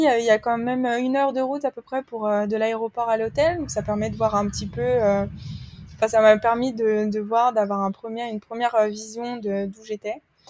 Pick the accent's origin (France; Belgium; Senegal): France; j'ai été élevée en France avec des valeurs françaises